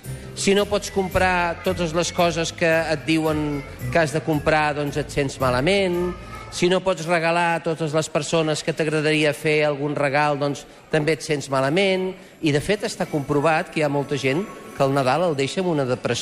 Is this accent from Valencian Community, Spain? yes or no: no; Catalonia, Spain; Això som els catalans